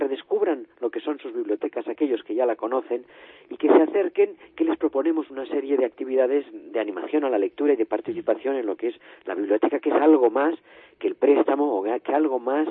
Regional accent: Madrid, Community of Madrid, Spain; la verdad es que los madrileños leemos cada vez más

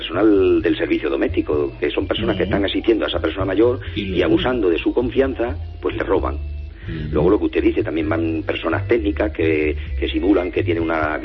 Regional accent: Extremadura, Spain; como se suele decir en mi tierra, que yo soy extremeño

